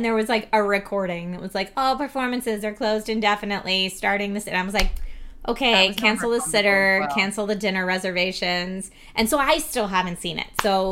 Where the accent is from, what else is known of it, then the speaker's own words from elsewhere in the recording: East Coast, United States; I grew up on the East Coast, so I could go to New York and see Broadway in high school